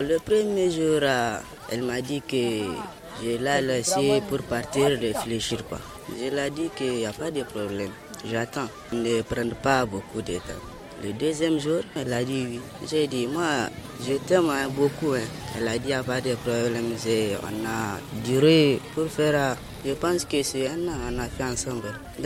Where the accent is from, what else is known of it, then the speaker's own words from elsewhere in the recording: Niamey, Niger; j'ai 18 ans, je suis en classe de 5e B, je suis de Niamey.